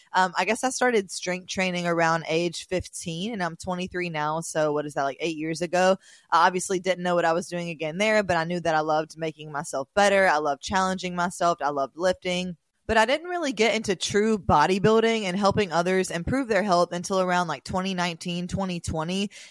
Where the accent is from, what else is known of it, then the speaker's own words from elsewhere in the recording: Mobile, Alabama, United States; now in Miami, United States; journey of my move from Mobile to Miami. So I'm going to start off just by talking a little bit about my hometown. So I'm super grateful for where I grew up.